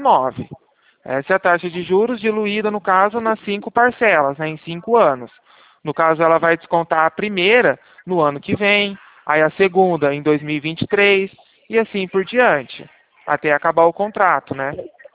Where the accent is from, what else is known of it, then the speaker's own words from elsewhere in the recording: São Paulo, Brazil; eu sou do interior de São Paulo.